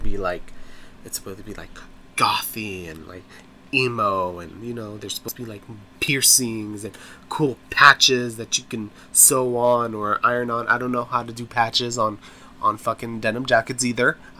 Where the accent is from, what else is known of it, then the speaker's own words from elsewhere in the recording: Phoenix, Arizona, United States; Like, I came from Phoenix, Arizona. Like, the number one rule in the summer is you don't go outside wearing black